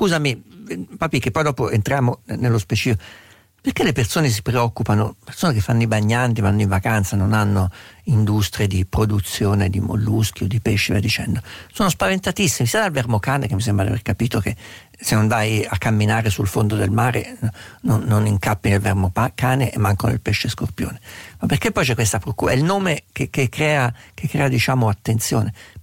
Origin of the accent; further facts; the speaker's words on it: Umbria, Italy; Anche il nome vermo cane è un nome che a me ricorda insulti che passavano nella mia terra umbra quando ero piccolo.